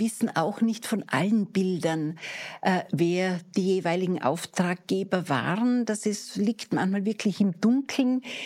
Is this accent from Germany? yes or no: no; Wolfurt, Vorarlberg, Austria; Ich komme aus Vorarlberg, aus einer kleinen Ortschaft namens Wolfurt. Das ist in der Nähe von Bregenz.